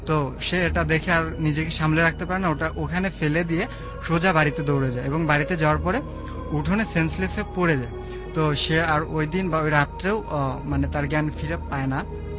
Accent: Dhanmondi, Dhaka Division, Bangladesh; ধানমন্ডি থেকে এসেছি

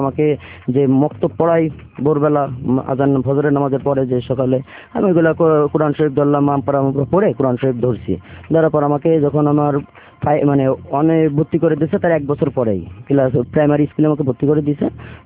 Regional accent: Khulna, Khulna Division, Bangladesh; born there; আমার জন্ম খুলনাতে, খুলনা চন্দলে মহল গাজীপাড়া গ্রামে।

